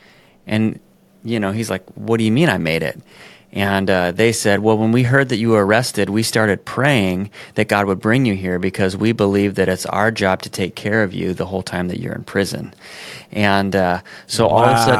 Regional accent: Denver, Colorado, United States; I grew up in Denver, Colorado

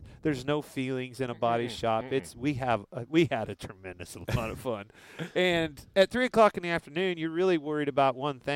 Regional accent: Kansas, United States; I'm from Kansas, right?

